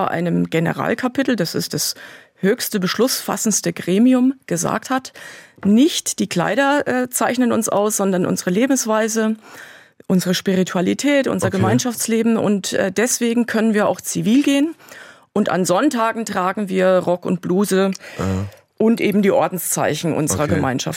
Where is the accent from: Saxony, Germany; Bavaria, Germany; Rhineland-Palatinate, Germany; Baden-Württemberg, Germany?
Bavaria, Germany; Willanzheim; Ich komme aus Willansheim im Landkreis Kitzingen.